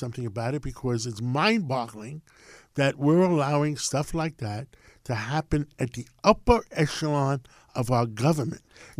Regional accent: Brooklyn, New York, United States; When I came from Brooklyn, the word was glom it.

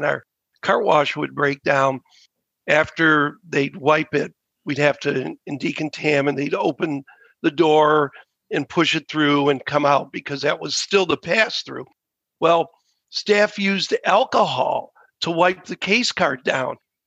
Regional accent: Detroit, Michigan, United States; as you know, I'm from the Detroit area.

